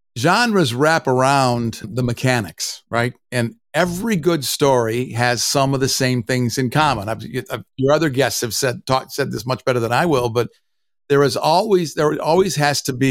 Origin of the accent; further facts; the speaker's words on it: Michigan, United States; also born or lived in Albuquerque / Denver; now in Jacksonville, United States; We live in Jacksonville, Florida. It's not the place I would have necessarily chosen. I was born and raised in Michigan. And so I love the forest.